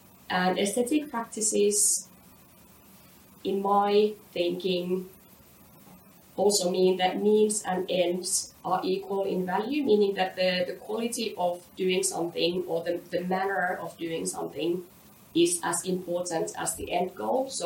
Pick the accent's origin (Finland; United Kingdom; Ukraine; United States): Finland; English is a second language; now in Australia; I have lived abroad for nearly a third of my life. So I was born and raised in Finland, but since then I've lived in a number of different countries, and currently I live in Australia.